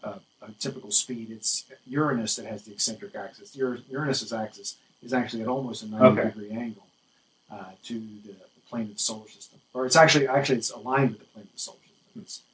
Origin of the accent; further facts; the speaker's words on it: West Virginia, United States; I grew up in West Virginia.